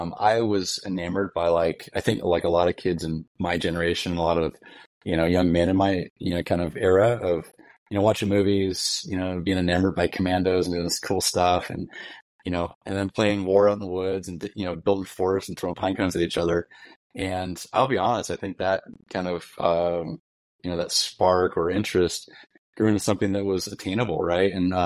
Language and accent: English; Hawaii, United States; Yeah, I grew up in Hawaii. Well, I went to school in Hawaii and joined the military out of there.